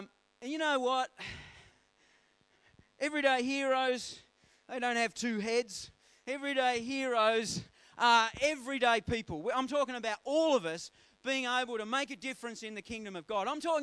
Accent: Hobart, Tasmania, Australia; Oh, I'm from Hobart.

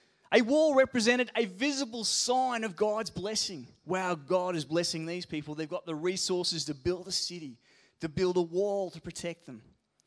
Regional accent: Queensland, Australia; I'm a Queenslander. Which is great. I live in New South Wales, so I tell everyone I'm in New South Wales. I'm a missionary from Queensland and New South Wales.

